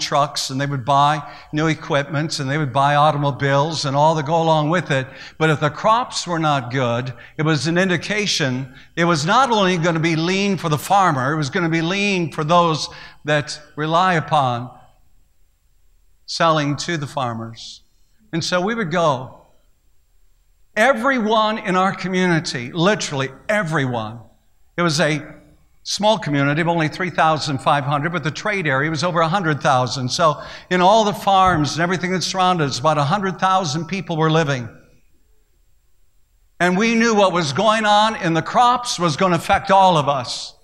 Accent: the Dakotas, United States; I was raised in the Dakotas. Harvest time was the time everyone looked forward to.

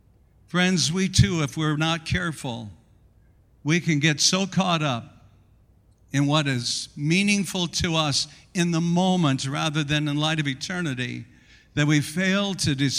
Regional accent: South Dakota, United States; growing up in South Dakota, in a farming community where everyone was interested in the weather.

